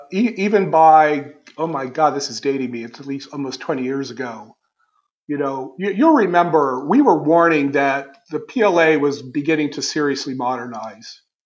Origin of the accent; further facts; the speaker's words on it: United States; I'll speak as an American as well